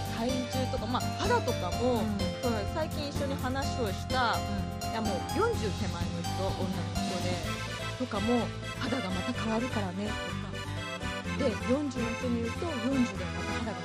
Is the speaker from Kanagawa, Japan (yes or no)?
yes; Kanagawa, Japan; accent: Kanagawa dialect; でもなんか神奈川で方言っていう感覚がないから私。